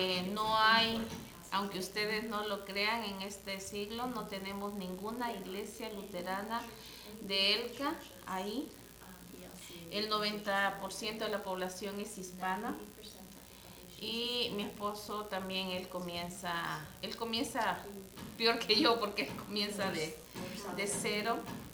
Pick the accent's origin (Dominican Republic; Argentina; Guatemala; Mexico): Guatemala; now in El Cenizo, United States; soy originaria de Guatemala.